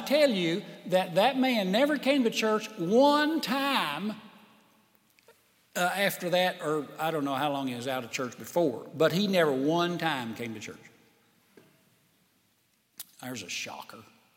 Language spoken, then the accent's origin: English; Tennessee, United States; Now, when I was raised in Tennessee, when somebody came to visit you, you turned the TV off.